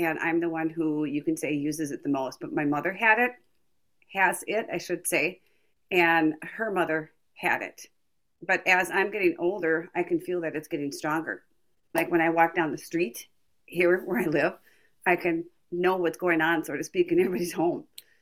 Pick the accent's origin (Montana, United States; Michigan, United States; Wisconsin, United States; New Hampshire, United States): Wisconsin, United States; Appleton; I'm from Wisconsin. I grew up in Appleton, Wisconsin. We lived on a farm.